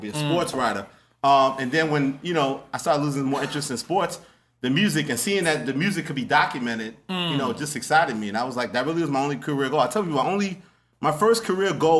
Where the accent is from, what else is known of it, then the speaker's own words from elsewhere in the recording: New York, United States; Growing up in Queens, right.